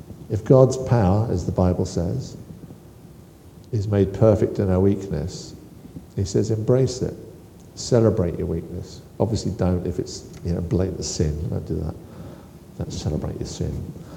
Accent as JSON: {"language": "English", "country": "United Kingdom", "said": "It's probably because I'm British. We're just awkward."}